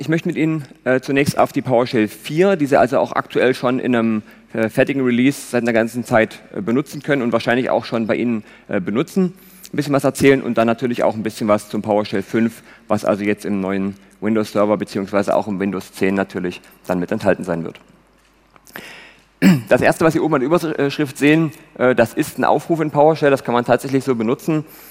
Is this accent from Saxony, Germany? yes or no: yes; Leipzig, Saxony, Germany; Name ist schon gesagt worden, 29 Jahre alt. Ich komme aus Leipzig, man hört das hoffentlich nicht allzu sehr.